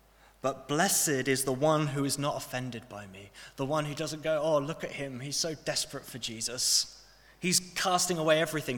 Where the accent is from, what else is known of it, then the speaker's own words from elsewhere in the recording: United Kingdom; If we want to get in, we don't do what we do as British people and queue.